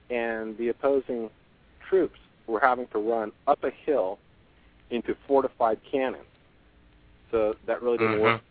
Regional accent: California, United States; Now, I'm originally from California, and out west, you know, we're kind of like into the Indian Wars and stuff, and not so much Civil War.

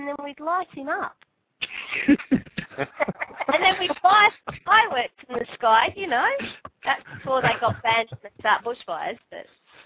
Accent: England, United Kingdom; I'm English

